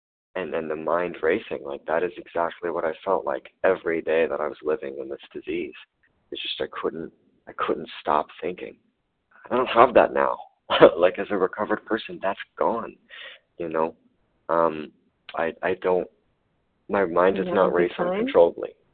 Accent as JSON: {"language": "English", "region": "Kentucky", "country": "United States", "said": "Hi, I'm new. I am from Kentucky."}